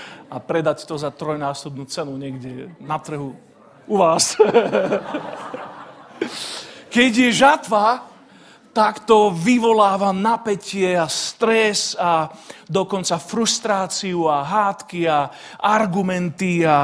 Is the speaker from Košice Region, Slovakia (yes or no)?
no; Nesvady, Nitra Region, Slovakia; Keď som vyrastal v tínedžerských rokoch v Nesvadoch, tak Nesvady sme volávali, že hlavné mesto papriky.